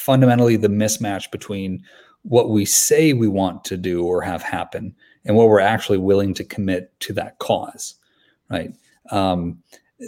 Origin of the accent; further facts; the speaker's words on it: Grand Rapids, Michigan, United States; I was fourth generation West Michigander, born and raised in Grand Rapids.